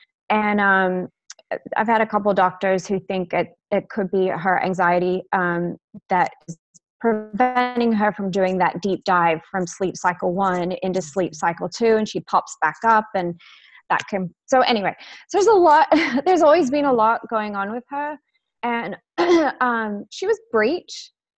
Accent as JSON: {"language": "English", "country": "Australia", "tie": "born or raised there", "also_born_or_lived": "Texas, United States", "lives_now": "Charleston, United States", "said": "Believe it or not, I'm from Texas, but I grew up in Australia. I was okay. In second grade when my family moved there."}